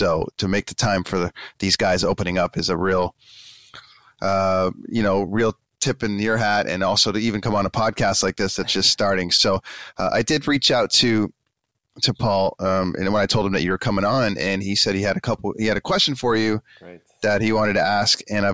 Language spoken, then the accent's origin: English; Canada; I'm from Canada and I'm in Vancouver.